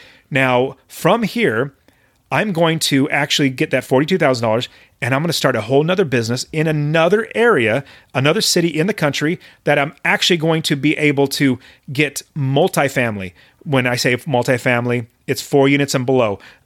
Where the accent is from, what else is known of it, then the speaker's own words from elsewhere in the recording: West Coast, United States; I mean, I grew up on the West Coast.